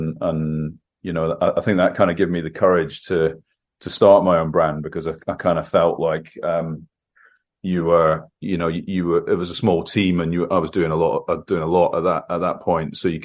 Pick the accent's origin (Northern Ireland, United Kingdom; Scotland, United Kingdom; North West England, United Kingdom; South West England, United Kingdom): Scotland, United Kingdom; inspired by my memories of growing up in Scotland